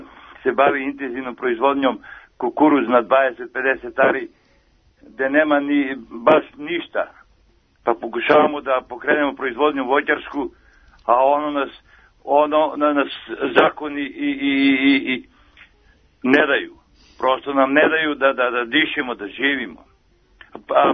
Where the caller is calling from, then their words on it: Pirot, Southern and Eastern Serbia, Serbia; Ja sam iz Pirota … iz Pirota